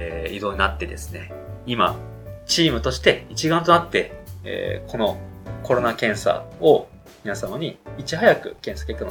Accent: Osaka, Japan; あ、出身は大阪でして、なのでもう地元に帰った感覚で動いております。

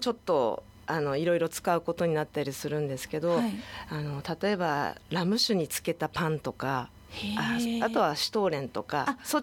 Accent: Hakodate, Hokkaido, Japan; 私はあの、はい、北海道の函館市出身なんですね。

